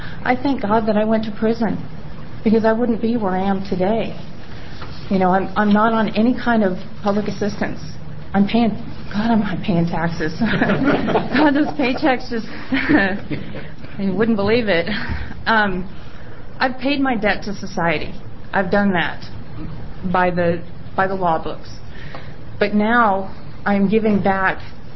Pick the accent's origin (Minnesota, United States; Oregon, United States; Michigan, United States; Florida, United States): Oregon, United States; Salem; I'm from Salem.